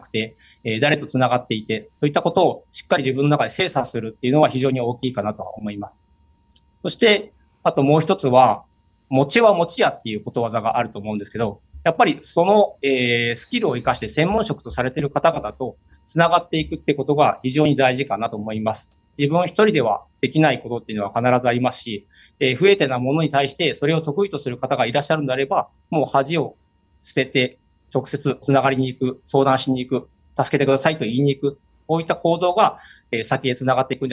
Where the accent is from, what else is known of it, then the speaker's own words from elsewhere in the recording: Karatsu, Saga, Japan; やはり唐津っていう自分の地元が選択肢の一つとして上がってきました。